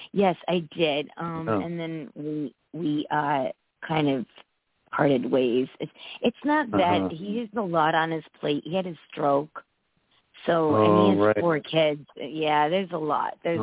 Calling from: Connecticut, United States; from Connecticut.

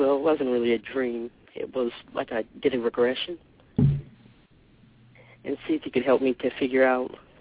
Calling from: Washington, District of Columbia, United States; I'm calling from Washington, D.C.

